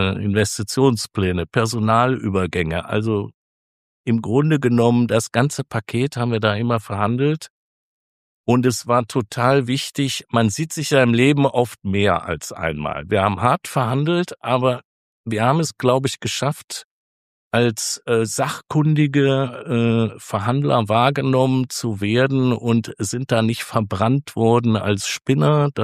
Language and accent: German; West Germany, Germany; now in East Germany; ich bin ja Wessi im Osten